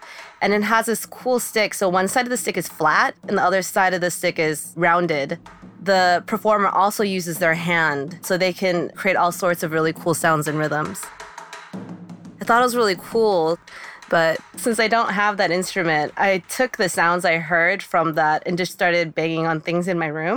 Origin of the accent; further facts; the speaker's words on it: United States; born there; My parents were born in Korea. I was born in the States, but they had been in the U.S. for quite a while before I was born.